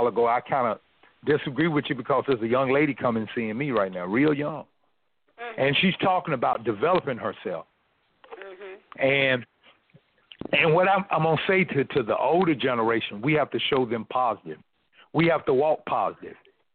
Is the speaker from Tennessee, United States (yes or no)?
yes; Nashville, Tennessee, United States; So I'm from the Nashville area, and I just left Nashville